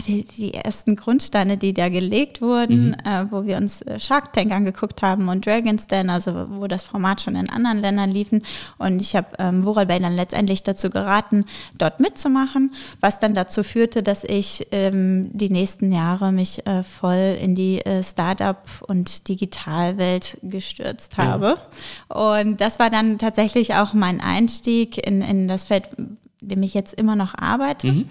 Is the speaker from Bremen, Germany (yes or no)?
yes; Bremen, Germany; also born or lived in Dresden; Ich bin in Bremen geboren, aufgewachsen und habe dann in Dresden internationale Beziehungen studiert.